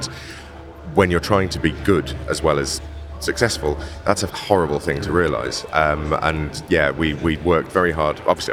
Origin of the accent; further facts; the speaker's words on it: Wales, United Kingdom; You know, I grew up in Wales. Wales is a funny place. Like, I had a very privileged upbringing from a Welsh point of view